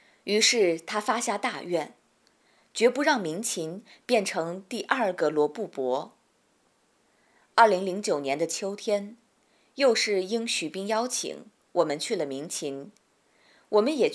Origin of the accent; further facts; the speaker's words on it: Liangzhou, Gansu, China; 我的老家凉州也做出了难以想象的努力